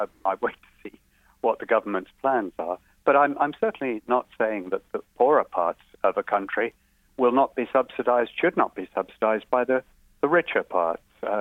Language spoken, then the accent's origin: English; England, United Kingdom; I'm an Englishman